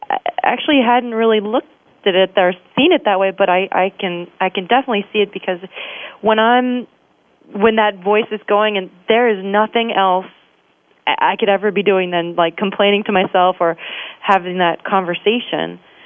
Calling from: Clifton, New Jersey, United States; I'm calling from Clifton, New Jersey.

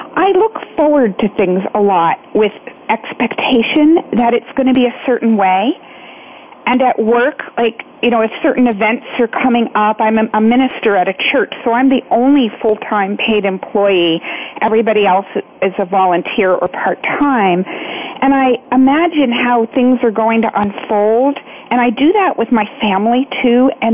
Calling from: Holliston, Massachusetts, United States; I am in a little town called Holliston, Massachusetts, about 20 miles south of Boston.

